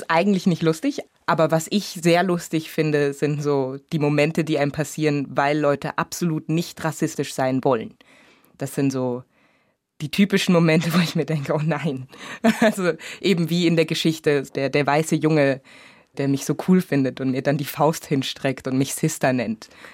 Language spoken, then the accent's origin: German; Munich, Bavaria, Germany; mir wird dann auch die Möglichkeit genommen zu sagen, wo ich herkomme, nämlich aus München